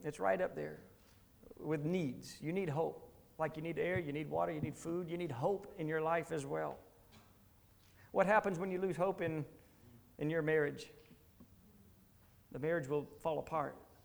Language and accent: English; United States; I mean, I'm American. I come from the States, and you all know that, I think.